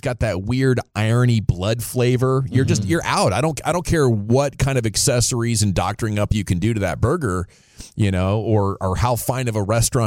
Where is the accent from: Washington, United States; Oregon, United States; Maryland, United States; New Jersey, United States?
Oregon, United States; Portland; my Sonics hate runs deep growing up in the Portland area, being a Trailblazers fan.